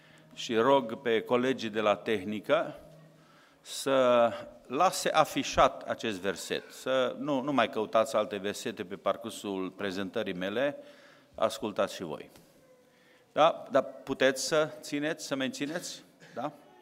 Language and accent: Romanian; Satu Mare County, Romania; born there; also born or lived in Oradea; now in Timișoara, Romania; Tata, mama s-au născut în zona Dejului, a Bistriței. Eu m-am născut lângă Satu Mare, apoi 40 de ani am trăit în Oradea. Toți copiii mei, 6 la număr, s-au născut în Bihor, în Oradea. Și așa mă simt, mai bihorean decât bănățean.